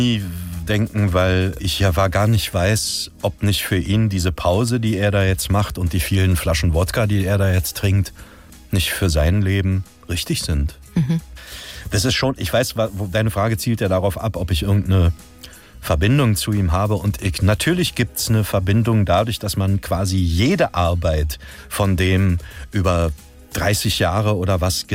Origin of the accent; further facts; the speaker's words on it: Berlin, Germany; accent: Berlin; Oder ich bin Berliner, das hört man ja auch.